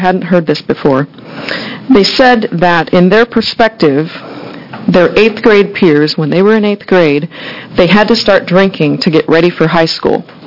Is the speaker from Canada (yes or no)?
no; Oregon, United States; I had the pleasure of growing up in Coos County.